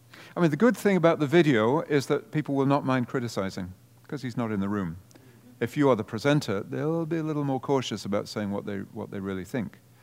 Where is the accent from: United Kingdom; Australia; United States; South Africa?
United Kingdom; Wales; Why is it always England? I'm Welsh and I kind of resent this English thing.